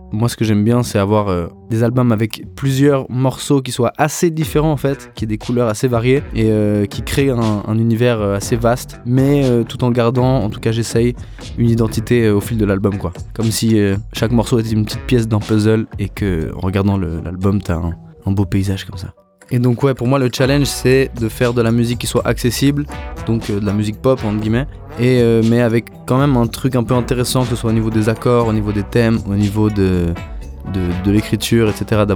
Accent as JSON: {"language": "French", "region": "Geneva", "country": "Switzerland", "said": "Moi je suis un musicien suisse, je viens de Genève"}